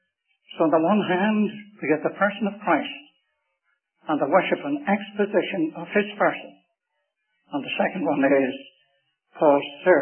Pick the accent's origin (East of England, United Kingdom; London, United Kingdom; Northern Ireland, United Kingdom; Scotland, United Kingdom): Northern Ireland, United Kingdom; Belfast; born there; accent: Irish; They actually were of Scottish origin, but I was born in the city of Belfast.